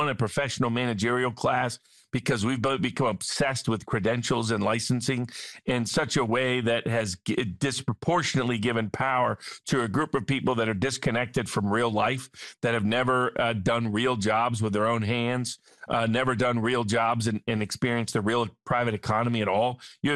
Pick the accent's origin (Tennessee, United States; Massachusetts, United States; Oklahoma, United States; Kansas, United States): Tennessee, United States; Chattanooga; near my hometown of Chattanooga, Tennessee.